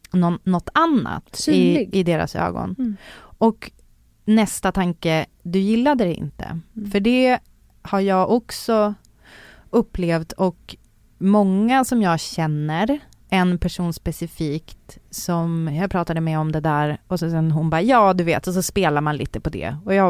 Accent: Umeå, Västerbotten County, Sweden; Så här, jag växte upp i Umeå.

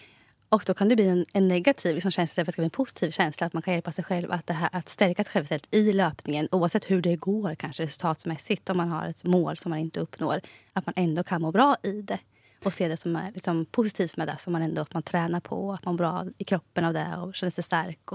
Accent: Motala, Östergötland, Sweden; now in Vadstena, Sweden; Bor i Vadstena nu med sambo och 2 barn.

